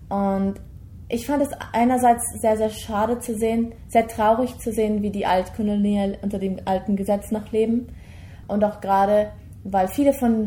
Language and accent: German; Germany; ich komme aus Deutschland. Meine Wurzeln mütterlicherseits habe ich allerdings in Paraguay.